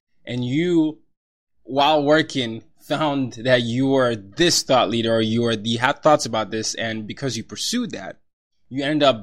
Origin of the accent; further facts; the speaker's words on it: Nigeria; I'm Nigerian. I initially grew up.